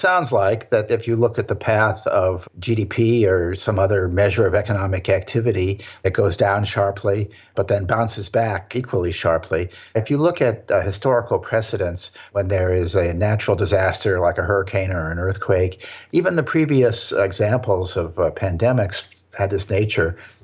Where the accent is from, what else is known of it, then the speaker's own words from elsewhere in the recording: San Francisco, California, United States; My hometown originally happens to be San Francisco